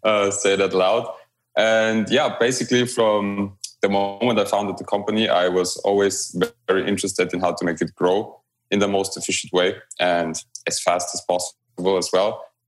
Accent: Romania; now in Vienna, Austria; been living in Vienna for about 20 years now, or the best city in the world, as I like to call it. Before that, I grew up in Romania because that's the place of my origin.

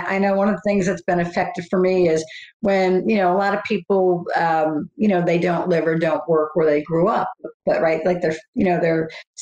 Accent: New York, United States; I miss great, you know, the great bagels from New York. I'm from New York.

